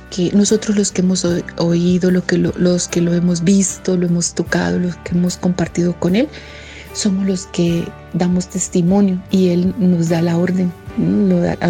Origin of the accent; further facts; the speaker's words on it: Honduras; now in Bucaramanga, Colombia; soy de Honduras y estoy actualmente viviendo en Bucaramanga. Ya llevo 3 años aquí en Colombia